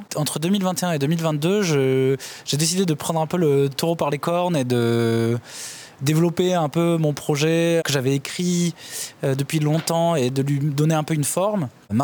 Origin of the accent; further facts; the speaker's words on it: Bordeaux, Nouvelle-Aquitaine, France; Je suis originaire de Bordeaux. J'ai commencé des études aux Beaux-Arts là-bas. Puis après, j'ai un peu bourlingué et je suis revenu plus tard. J'avais 21 ans à Angoulême, à l'EMK, quoi. Voilà. Mais je suis originaire du coin, on va dire.